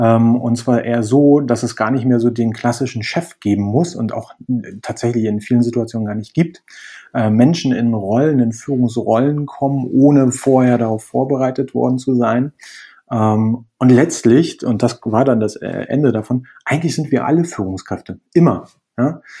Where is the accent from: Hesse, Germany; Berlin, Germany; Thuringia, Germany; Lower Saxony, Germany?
Berlin, Germany; moved away as an adult; now in Spain; Ich komme ursprünglich aus Berlin, aber vor anderthalb Jahren nach Spanien gezogen.